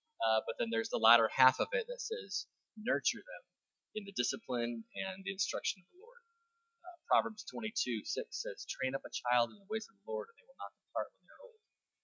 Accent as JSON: {"language": "English", "town": "Bremerton", "region": "Washington", "country": "United States", "tie": "born or raised there", "said": "I grew up in Bremerton, Washington, and nobody from my high school went to WASU."}